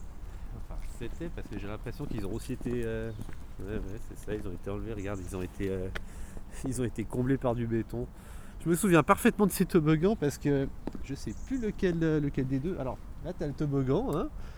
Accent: Vaud, Switzerland; Je suis né au CHUV, mais j'ai grandi au Biondes, ouais. C'est vraiment... Les 8 premières années de ma vie, je les ai passées ici.

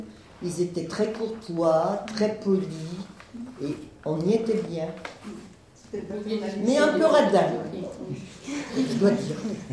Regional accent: Lyon, Auvergne-Rhône-Alpes, France; Oui, je suis Lyonnaise, oui.

